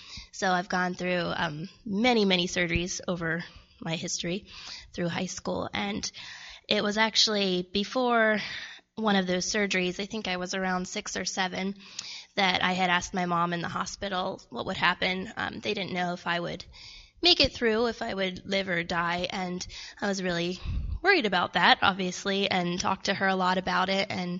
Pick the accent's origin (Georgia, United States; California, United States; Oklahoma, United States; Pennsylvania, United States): Pennsylvania, United States; Ephrata; also born or lived in Cincinnati, Ohio; So I was born in Cincinnati, Ohio, actually, and moved to Pennsylvania when I was about, I think I was five, for my dad. He had a job change. So I grew up in Ephrata as well.